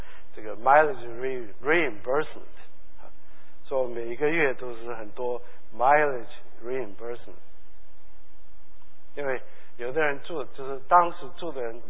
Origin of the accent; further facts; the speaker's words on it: Shandong, China; accent: Shandong; 这我们都是山东人，口音有点像